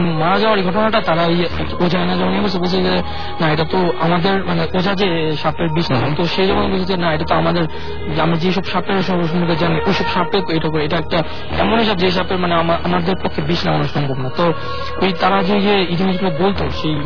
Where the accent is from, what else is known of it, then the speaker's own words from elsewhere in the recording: Matlab, Chittagong Division, Bangladesh; আমাদের গ্রামের হয়তো কুমিল্লা, আমাদের গ্রামের নাম হলো মতলব, মতলব আগে আমাদের গ্রামটা।